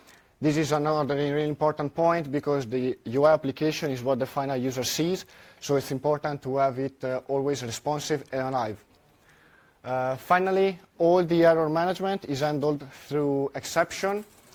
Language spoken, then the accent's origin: English; Italy; I'm from Italy